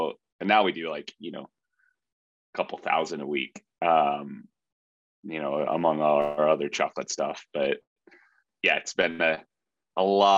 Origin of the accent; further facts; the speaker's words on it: Iowa, United States; I went to a wedding in Des Moines, Iowa. I grew up in Iowa, and my buddy was living in Colorado